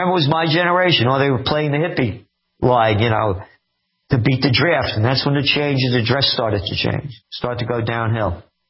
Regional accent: Bronx, New York, United States; born there; I was born in Parkchester Hospital, no longer there.

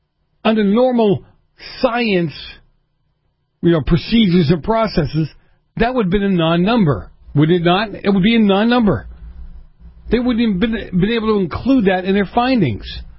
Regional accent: Boston, Massachusetts, United States; Look, I grew up in Boston, and many of you know.

